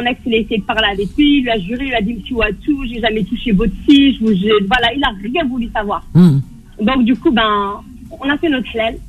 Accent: France; born there; Donc moi, je suis kabyle, née en France, d'origine kabyle avec une éducation stricte kabyle

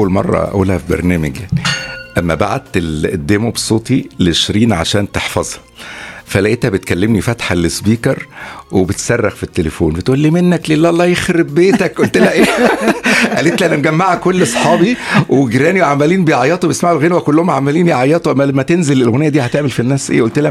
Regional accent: Egypt; التطور ده كمان هيكون في المقام الأول في بلدي مصر

